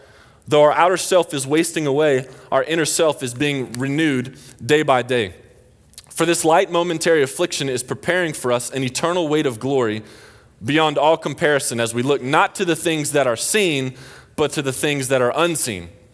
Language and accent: English; the South, United States; I have grown up my entire life in the church. Like, I'm from the South.